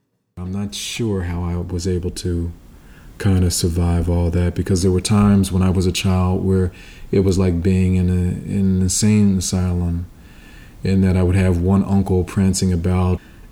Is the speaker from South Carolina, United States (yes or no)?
no; Philadelphia, Pennsylvania, United States; I'm originally from Southwest Philly. From a working class neighborhood called Pascal, which when I grew up was predominantly an African American community.